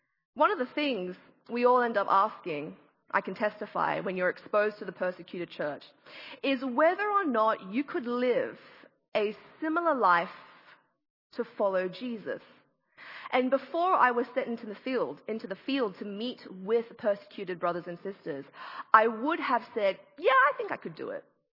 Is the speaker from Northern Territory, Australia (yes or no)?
yes; Darwin, Northern Territory, Australia; my family, well, my brother and I, we were born and raised in Darwin in the Northern Territory.